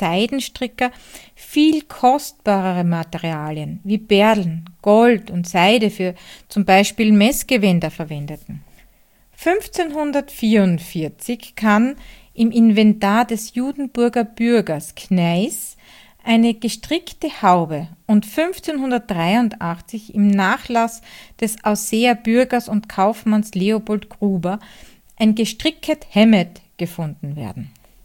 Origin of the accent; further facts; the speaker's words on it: Hart bei Graz, Styria, Austria; von Die Handwerkstätte, diesmal wieder aus meiner Heimat in Hart bei Graz in der grünen Steiermark.